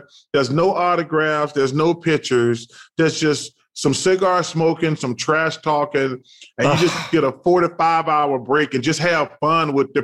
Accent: Alabama, United States; Growing up in Alabama, there's nothing but lakes and ponds.

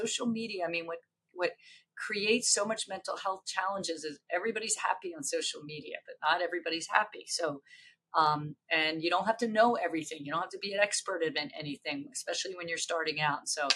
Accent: Philadelphia, Pennsylvania, United States; he's a Philly guy and I was from Philly

